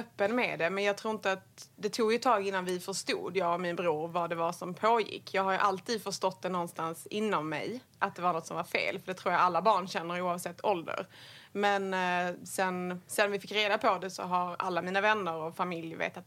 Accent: Höllviken, Skåne, Sweden; Men jag växte upp i Skåne. En liten by som heter Höllviken nere vid havet. I 2,5 mil utanför Malmö.

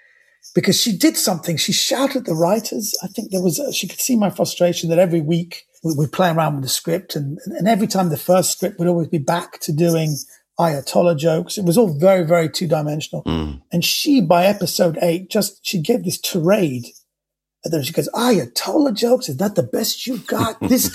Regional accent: United Kingdom; And I said, yeah, but I was born and raised in Britain.

